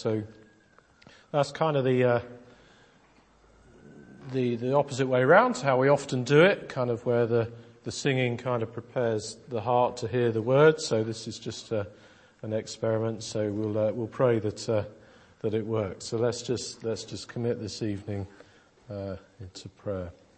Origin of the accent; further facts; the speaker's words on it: East of England, United Kingdom; the kind of the church I grew up in over in Essex